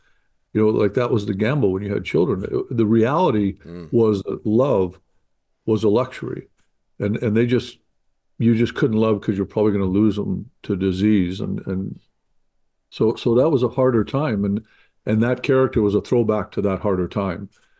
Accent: Saskatchewan, Canada; born there; I was born in Saskatchewan, Canada. You know, lived in a trailer park

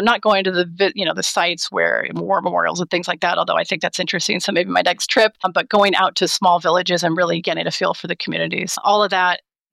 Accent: United States; And then the history, of course, being an American and being there, that was another part of the self-awareness

